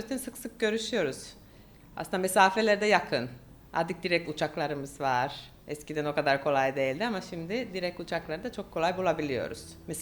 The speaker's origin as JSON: {"language": "Turkish", "country": "Finland", "second_language": "Turkish", "lives_now": "Alanya, Turkey", "said": "Ben Finli olarak dans ediyorum o grubun içinde."}